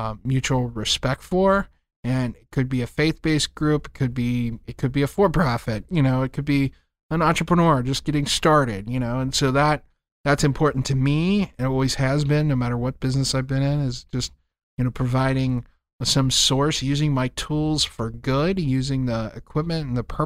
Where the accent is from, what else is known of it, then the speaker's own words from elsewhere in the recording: Cincinnati, Ohio, United States; Okay. So it's my hometown. I love it. I love Cincinnati.